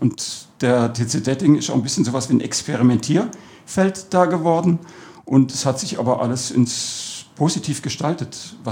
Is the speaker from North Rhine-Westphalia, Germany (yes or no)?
yes; Cologne, North Rhine-Westphalia, Germany; born there; Ich bin zwar in Köln geboren und bin dann quer durch Süddeutschland eigentlich umgezogen immer wieder und bin dann in Detting hängen geblieben, fühle mich da auch wohl.